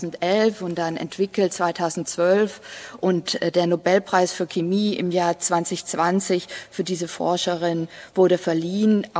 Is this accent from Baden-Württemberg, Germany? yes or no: yes; Stuttgart, Baden-Württemberg, Germany; ich komme aus Stuttgart, das heißt, ich habe die Freisetzungsversuche in Stuttgart-Hohenheim mitbekommen